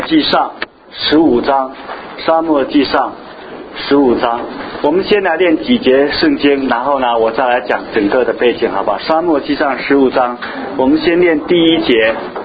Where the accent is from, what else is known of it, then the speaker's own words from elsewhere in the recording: Fujian, China; 为什么是亚玛利人？为什么是山东人？不是我们福建人？